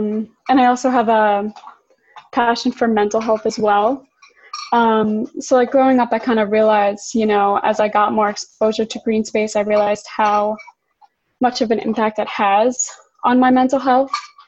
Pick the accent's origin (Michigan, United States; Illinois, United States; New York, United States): New York, United States; Brooklyn; I grew up in Brooklyn, New York, so that's kind of why I focused on this topic.